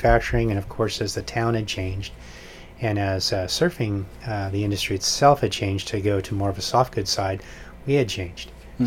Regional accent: Foster City, California, United States; I grew up in the Bay Area, a place called Foster City, which is just on the other side of Half Moon Bay.

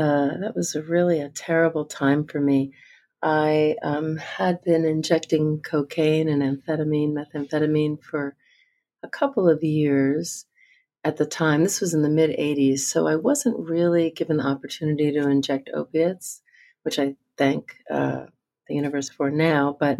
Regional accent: New Jersey, United States; I grew up in New Jersey and always was interested in biology, I guess.

